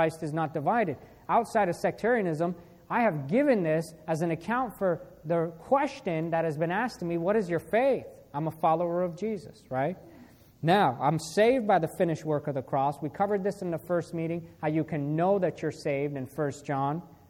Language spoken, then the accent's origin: English; Iran; English is a second language; now in United States; he found out I was from Iran